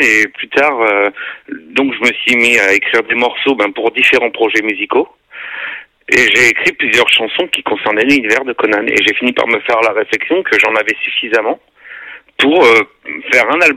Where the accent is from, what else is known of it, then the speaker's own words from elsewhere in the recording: Toulouse, Occitanie, France; À savoir que moi je suis de Toulouse